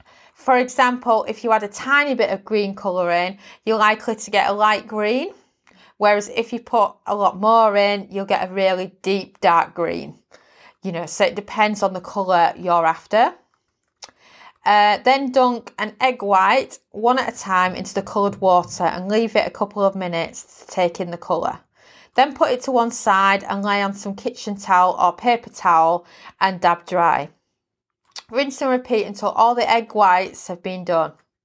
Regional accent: United Kingdom; I'm British

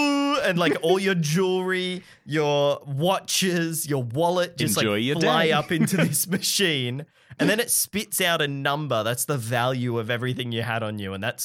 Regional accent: Australia; being Australian theme park goers

